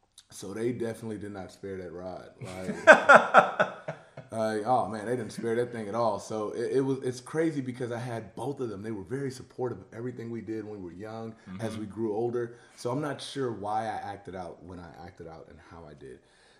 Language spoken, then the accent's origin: English; Houston, Texas, United States; also born or lived in Dallas / Durant, Oklahoma; I'm a Nigerian born. I'm a Nigerian-American born citizen. I was raised here in Houston, but I like to say that, you know, I've also been raised in Dallas when I spent time in Dallas. I like to say that I was also raised in Oklahoma, Durant, Oklahoma